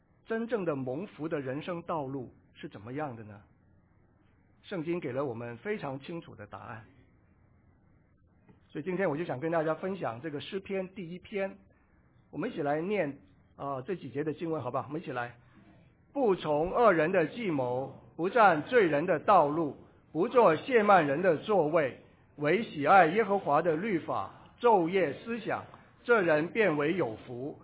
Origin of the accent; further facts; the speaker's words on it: China; 我们中国人其实是花样最多的